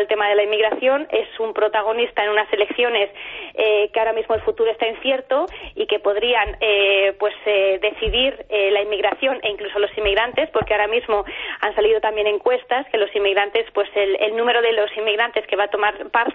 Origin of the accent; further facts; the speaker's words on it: Spain; moved away as an adult; now in United Kingdom; Yo, como española que vivo durante 8 años en el Reino Unido